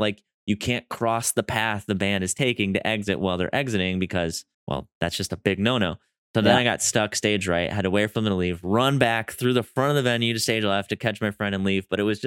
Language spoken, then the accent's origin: English; Wisconsin, United States; That's like one of my, I'm from Wisconsin, but that shower is like, there might be a prison in there as well.